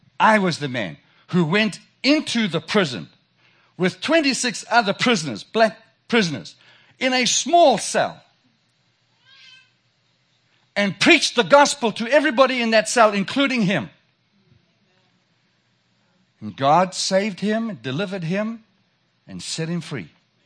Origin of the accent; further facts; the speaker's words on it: South Africa; if you haven't recognized my accent, I'm from South Africa.